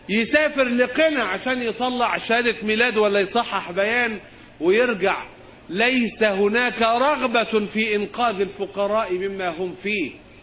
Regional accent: Egypt; إحنا بلدنا مصر

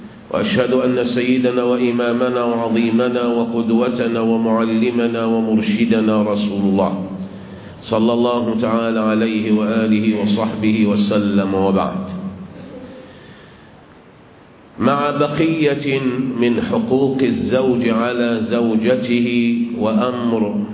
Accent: Egypt

